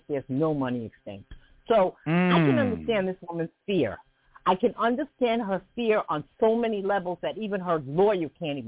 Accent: New York City, New York, United States; like I said, I'm from New York City. I'm older than they are.

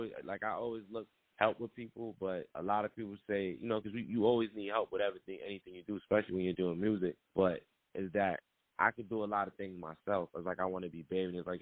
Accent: Queens, New York, United States; I want to let people know that I'm from Queens, no matter where I'm at.

